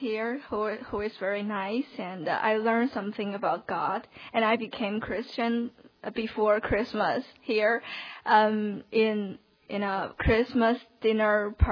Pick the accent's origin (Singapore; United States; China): China; English is a second language; now in Canada; I'm from China mainland, so I can't speak Cantonese.